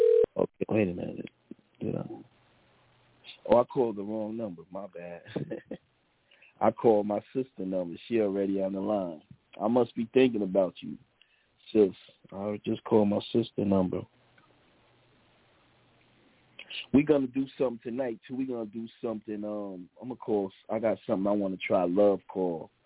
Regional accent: Paterson, New Jersey, United States; I'm from Patterson. He was the king of Newark. I was the king of Patterson.

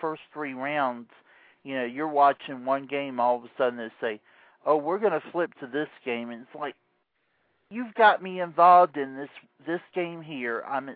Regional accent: Atlanta, Georgia, United States; I grew up a National League guy growing up in Atlanta.

